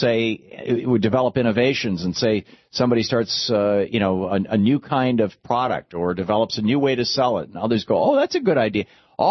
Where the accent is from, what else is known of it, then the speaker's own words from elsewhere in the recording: Lansing, Michigan, United States; I grew up in Lansing, Michigan. There were probably 20, 30 different family-owned Italian restaurants in town.